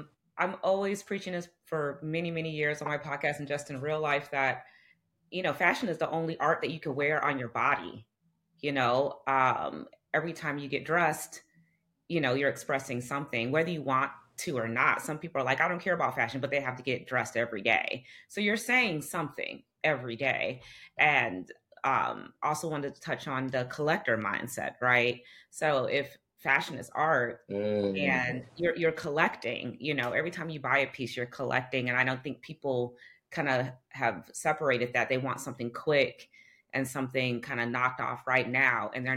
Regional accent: Chicago, Illinois, United States; I'm from Chicago, too.

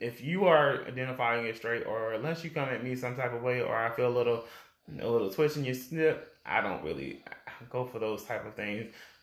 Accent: the South, United States; So, what I'm saying is, as a Southerner, we're taught different.

